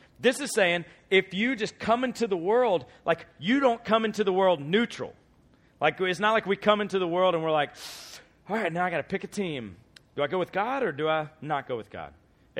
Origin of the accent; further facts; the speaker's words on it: Georgia, United States; But I'm an Atlanta Hawks fan because I'm from Georgia, all right?